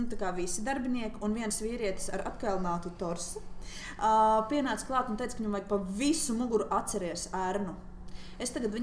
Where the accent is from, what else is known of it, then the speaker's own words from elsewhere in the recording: Zvejniekciems, Saulkrasti Municipality, Latvia; Es esmu no Zvejniekciem. Es autrus tur lauku teritoriju Zvejniekciem. Bet man lauku, daudz lauku.